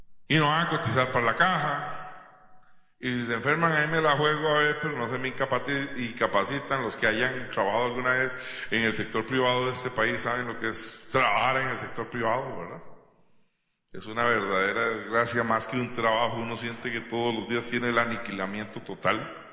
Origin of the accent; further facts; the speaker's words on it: Costa Rica; como trabajadores costarricenses hemos podido comenzar a ver